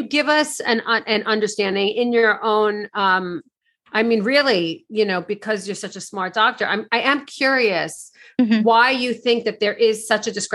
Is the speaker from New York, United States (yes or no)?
yes; New York, United States; I met these guys from Long Island. I'm from Long Island.